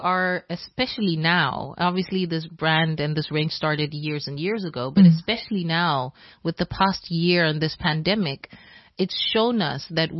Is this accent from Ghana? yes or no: yes; Ghana; I'm Ghanaian, so with that background, it means shea butter is our go-to.